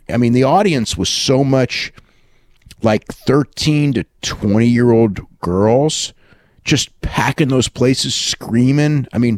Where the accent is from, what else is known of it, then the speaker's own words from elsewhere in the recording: United States; your initial reaction as an American going over there seeing